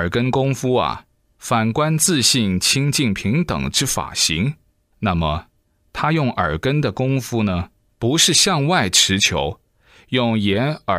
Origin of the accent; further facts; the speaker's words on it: Sichuan, China; 用我们四川人的话来说，就叫瑜伽。